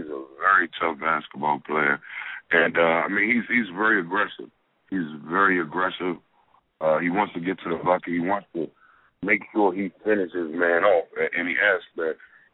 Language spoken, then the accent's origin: English; Washington, District of Columbia, United States; Yeah, I mean, I grew up in Washington, D.C. You know, my mom had food stamps.